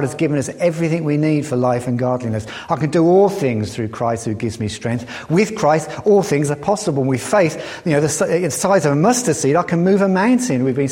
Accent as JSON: {"language": "English", "country": "United Kingdom", "said": "But we're British, we don't do that kind of thing."}